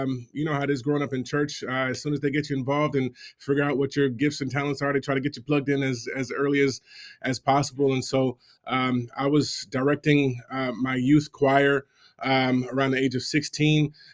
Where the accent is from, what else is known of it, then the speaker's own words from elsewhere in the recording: Georgia, United States; And so, you know, in my context, I grew up in Georgia, and so we didn't really have a youth band so much going on